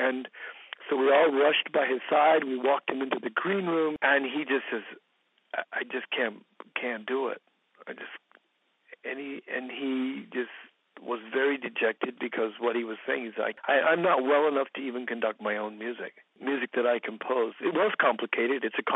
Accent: Texas, United States; for the only reason that I was from Texas, I'm sure.

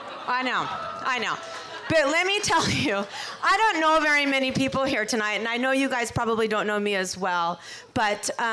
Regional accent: California, United States; now in Wisconsin, United States; We're from California, and we moved out here to Wisconsin.

